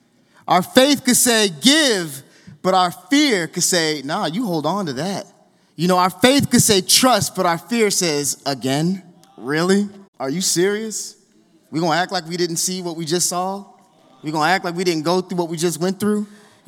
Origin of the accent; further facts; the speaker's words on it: New York, United States; Hey, I'm from New York.